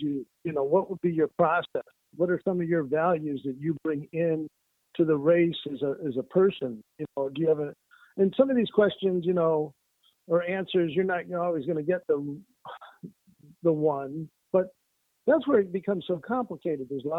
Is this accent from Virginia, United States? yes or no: no; Chicago, Illinois, United States; You know, I'm from Chicago.